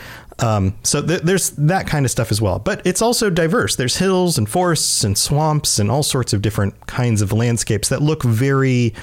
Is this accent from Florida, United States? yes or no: yes; Florida, United States; So growing up in Florida, we have two seasons.